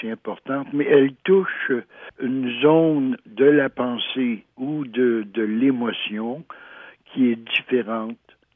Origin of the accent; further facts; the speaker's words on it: Val-d'Or, Quebec, Canada; born there; comme je suis né à Val-d'Or, en Abitibi, quand je sortais par la porte d'en arrière, je grimpais tout de suite dans un arbre.